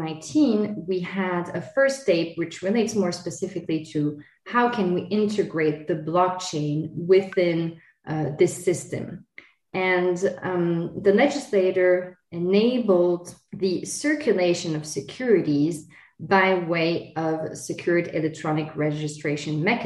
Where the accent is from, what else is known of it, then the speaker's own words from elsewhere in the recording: France; also born or lived in United States; now in Luxembourg; I am born and bred in France, and actually a bit also in the United States. That's just for the anecdote. But I came in 2010 to Luxembourg, and I was able to become a Luxembourg national